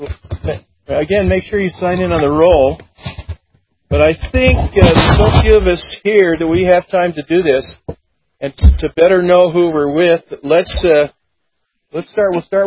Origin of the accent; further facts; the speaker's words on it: St. George, Utah, United States; I come from St. George, lot 58-44.